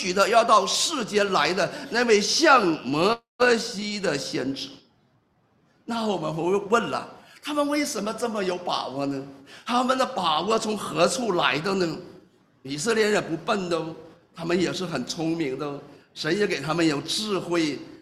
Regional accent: Northeast China, China; 我是东北人

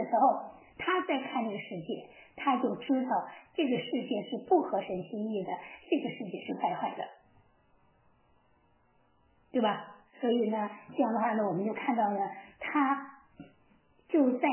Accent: China; 就像我们中国人，你都熟悉三国演义，你都熟悉西游记啊，就这个意思。

